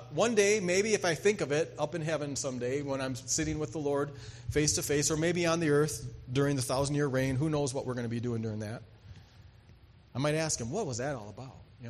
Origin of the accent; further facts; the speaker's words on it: North Dakota, United States; Now, I grew up in North Dakota. North Dakota has a tendency to do the opposite of Montana, apparently.